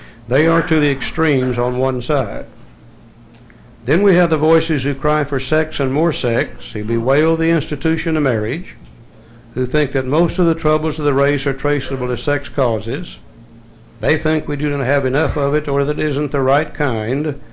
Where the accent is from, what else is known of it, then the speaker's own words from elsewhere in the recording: Tulsa, Oklahoma, United States; born there; I was born in Tulsa, Oklahoma too.